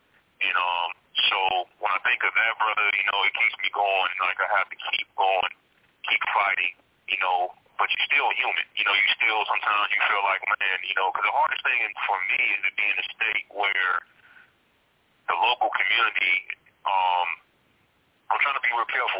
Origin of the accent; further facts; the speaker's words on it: Florida, United States; now in Colorado, United States; I'm originally from Florida. I'm out here in Colorado.